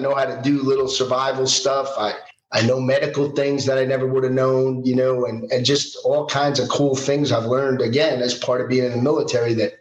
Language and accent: English; Manhattan, New York, United States; I grew up in Manhattan.